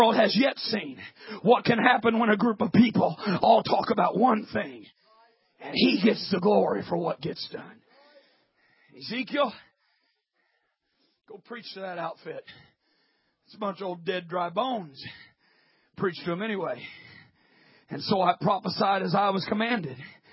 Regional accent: Midwest, United States; I grew up in the Midwest. And then we didn't have all the pine trees like you've got down here, but we had big hardwood forests, maples and oaks and elms and all those big hardwoods.

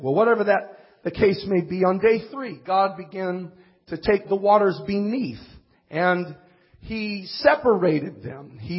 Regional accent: California, United States; Now, I'm from Southern California. We barely know what rain is.

